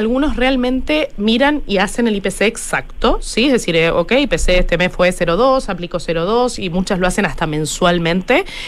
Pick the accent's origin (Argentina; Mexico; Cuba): Argentina; moved away; se dieron cuenta que soy argentina, pero hace 10 años que estoy acá